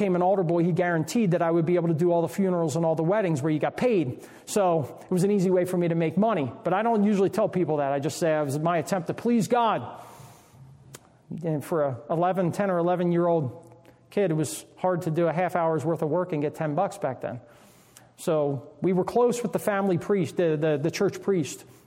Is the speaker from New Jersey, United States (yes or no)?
yes; New Jersey, United States; I was raised in South Jersey, Southern New Jersey, and it's very, very heavily Roman Catholic.